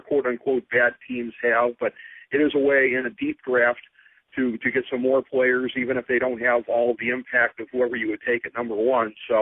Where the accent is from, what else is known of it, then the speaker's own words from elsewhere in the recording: Cleveland, Ohio, United States; and certainly with my hometown Cleveland Browns, I can attest to that firsthand.